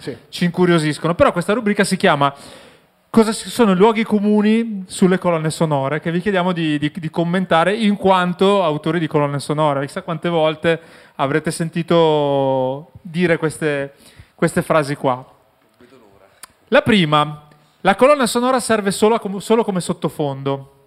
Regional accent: Verona, Veneto, Italy; Di Verona io.

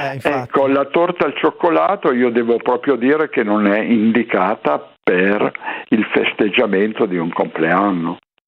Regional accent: Piedmont, Italy; io sono piemontese, quindi è la patria dell'aglio

